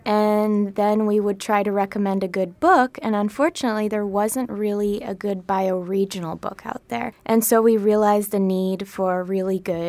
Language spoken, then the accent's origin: English; Finland; moved away; I grew up in Finland where foraging's pretty common. Most people go out with their families to get mushrooms and wild berries, so it was always a part of my life there. And then when I moved here